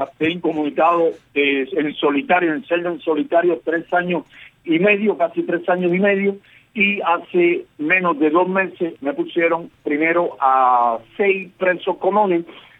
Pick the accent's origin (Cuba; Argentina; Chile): Cuba